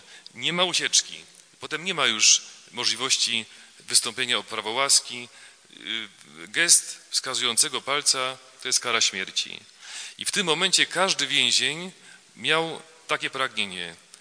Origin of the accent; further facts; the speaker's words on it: Silesian Voivodeship, Poland; mamy w naszej diecezji, pochodzę z Bielsko-Żywieckiej, piękne miejsca, bo to jest diecezja beskidzka, więc są góry